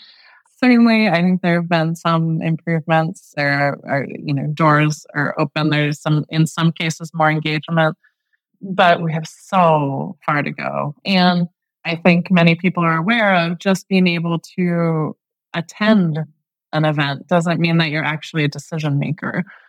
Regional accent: United States; As an American, there's a bit of a stereotype that's true of like, everything's awesome.

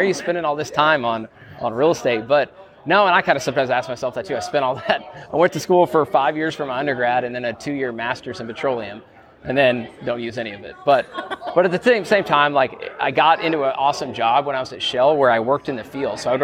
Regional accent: Wyoming, United States; I grew up in Wyoming, lived there all my life, went to college there, and bought my first property in Laramie, Wyoming in 2010 when I was going to school.

